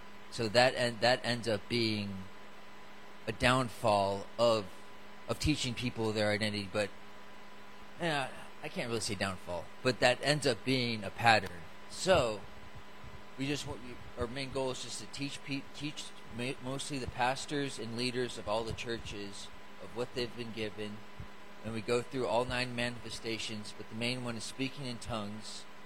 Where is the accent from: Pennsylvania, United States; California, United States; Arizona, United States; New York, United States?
Arizona, United States; Tucson; now in Winfield, United States; But I'm from Winfield, I live in Winfield, Kansas. I'm born and raised in Tucson, Arizona